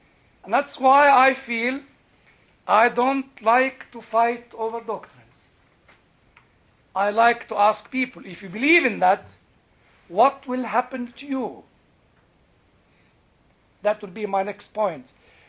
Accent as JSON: {"language": "English", "country": "United Kingdom", "lives_now": "United States", "said": "It's not my country. I'm British."}